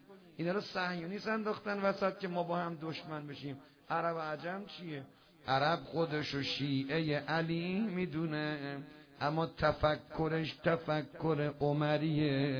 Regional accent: Iran; ما ایرانی هستیم.

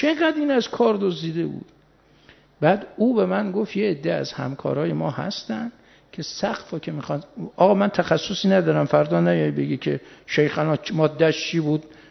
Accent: Mashhad, Razavi Khorasan, Iran; من بچه مشهدم

